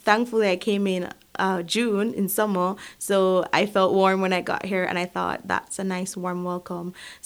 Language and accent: English; Jamaica; now in Milwaukee, United States; I am a non-US IMG. I'm from Jamaica, and I am doing family medicine here at Northside Milwaukee.